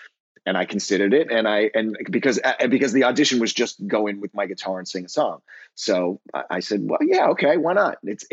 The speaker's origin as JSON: {"language": "English", "town": "New York City", "region": "New York", "country": "United States", "tie": "born or raised there", "said": "So I grew up in New York, in New York City and on Long Island, and I played in rock bands, you know, my whole life."}